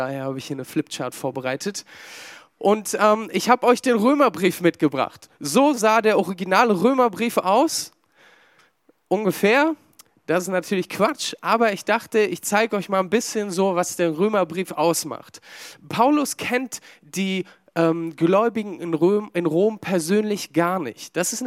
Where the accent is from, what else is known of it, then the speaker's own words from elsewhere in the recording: Berlin, Germany; also born or lived in England; gebürtiger Engländer. Ich bringe eine andere Kultur mit in unsere Glaubensgemeinschaft hinein, als vielleicht du. Dann komme ich auch noch zusätzlich aus Berlin.